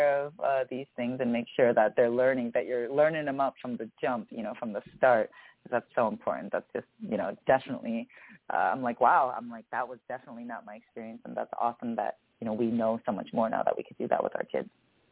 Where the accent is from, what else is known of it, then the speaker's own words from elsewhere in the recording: United States; born there; You know, my parents are Korean immigrants. They came to the States, and then I was born here in the States.